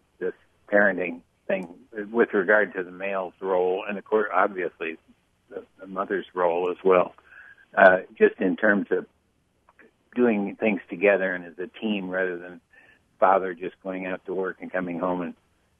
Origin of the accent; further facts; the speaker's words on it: United States; all these things are things that I thought I should teach my son, you know, as an American male.